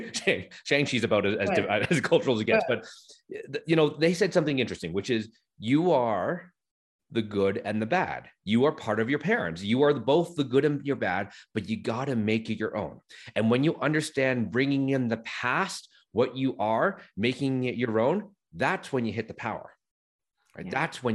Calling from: Calgary, Alberta, Canada; in Canada, I'm calling from Calgary, it's very Caucasian, for lack of a better term. Those of you who can't see me, I'm of Asian descent.

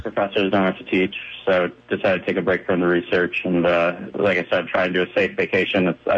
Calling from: Billings, Montana, United States; I'm actually calling from Billings, Montana this morning.

